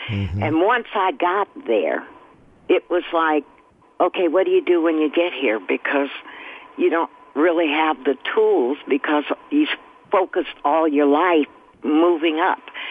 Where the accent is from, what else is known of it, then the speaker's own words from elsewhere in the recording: Oakland, California, United States; I grew up, born and raised in Oakland, and grew up in church, always wanted to be an entertainer.